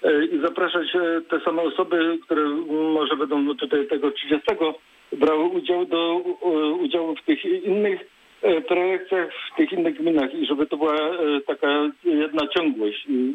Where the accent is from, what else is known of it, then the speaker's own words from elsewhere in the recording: Leśnica, Opole Voivodeship, Poland; Po pierwsze, pochodzę z Leśnicy